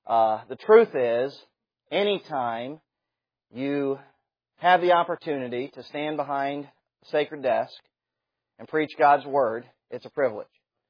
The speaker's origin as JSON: {"language": "English", "town": "Chicago", "region": "Illinois", "country": "United States", "tie": "born or raised there", "said": "I grew up in Chicago, so I was fine with it."}